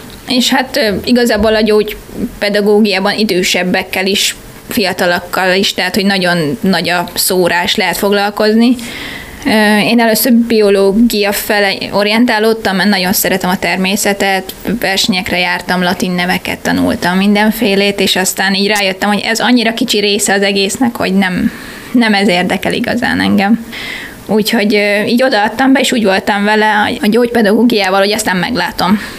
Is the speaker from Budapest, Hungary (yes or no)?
no; Kecskemét, Bács-Kiskun, Hungary; Én alapvetően kecskeméti vagyok, úgyhogy nem olyan messze innen.